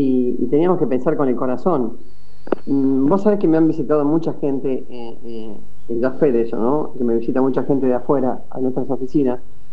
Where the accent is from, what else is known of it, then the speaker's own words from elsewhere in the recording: Argentina; Que nos preguntemos si nosotros como argentinos podemos hacer algo diferente.